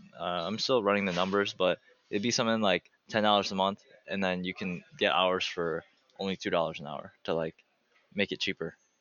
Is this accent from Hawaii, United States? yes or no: no; Milwaukee, Wisconsin, United States; I worked a little bit and decided like I want to create something for gamers in Milwaukee. I'm from Milwaukee.